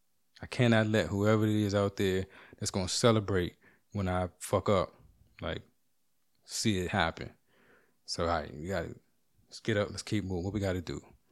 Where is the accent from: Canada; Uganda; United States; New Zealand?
Canada; I'm very nice. I'm very Canadian.